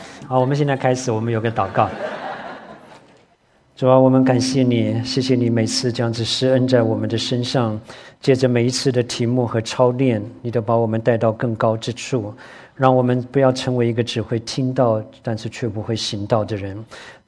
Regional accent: Taiwan; accent: Taiwanese Mandarin; 这个我这个台湾国语叫波饼聚会哈

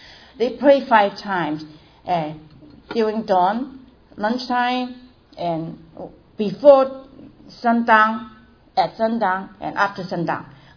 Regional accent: Hong Kong; born there; I was born in Hong Kong, also to Chinese parents.

